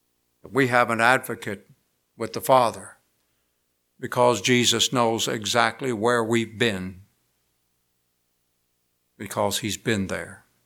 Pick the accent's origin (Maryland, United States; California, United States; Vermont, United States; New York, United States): Maryland, United States; Union Bridge; my hometown of Union Bridge, Maryland, there was a little pamphlet I found